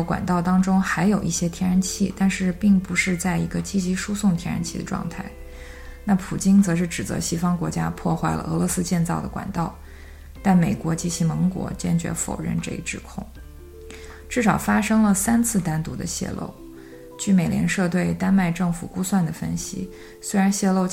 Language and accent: Chinese; China; 但是作为一个中国人，那我当时又不断的会被各种发言的内容拉回去